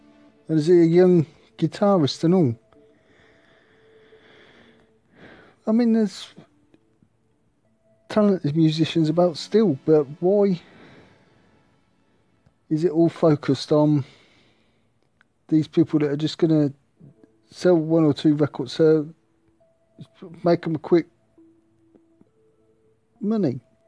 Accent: United Kingdom; It's annoying, really, because I'm from Great Britain, United Kingdom.

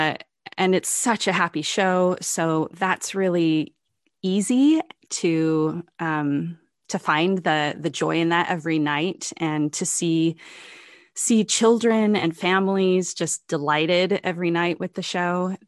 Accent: Washington, United States; I grew up in Washington State. It was a great place to grow up, middle of five kids.

